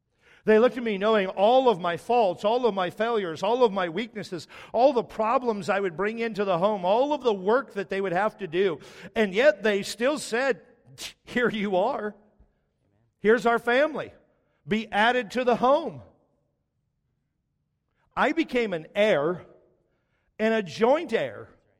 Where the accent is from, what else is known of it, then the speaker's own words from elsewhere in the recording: Texas, United States; grew up in a Texas family. My parents are very intelligent. We just don't conjugate verbs. Because we're from Texas.